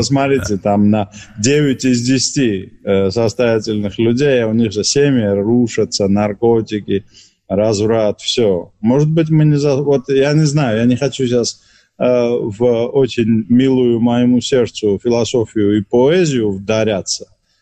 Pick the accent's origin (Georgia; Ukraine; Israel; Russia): Georgia; Признаю, я эмоциональный грузин.